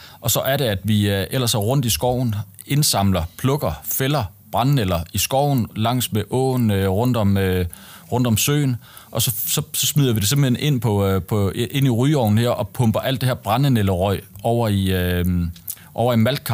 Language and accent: Danish; Region of Southern Denmark, Denmark; vi kommer oprindeligt fra Fyn.